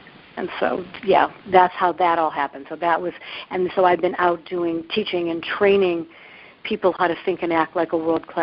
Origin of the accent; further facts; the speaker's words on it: Cleveland, Ohio, United States; accent: Midwest; I'm from Cleveland, Ohio, and if I don't know, we'll see if my Midwest accent comes out in this.